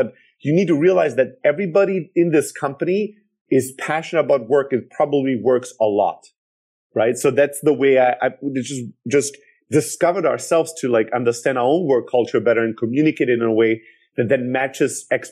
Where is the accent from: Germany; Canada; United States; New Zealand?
Germany; South Germany; growing up in Germany, in the south of Germany, you get people are pretty hardworking